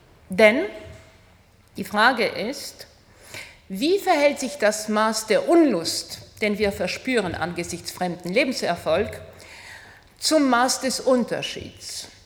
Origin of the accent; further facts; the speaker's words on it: Poland; also born or lived in Russia; Ich komme aus Polen, bin aber auch in Russland zum Teil aufgewachsen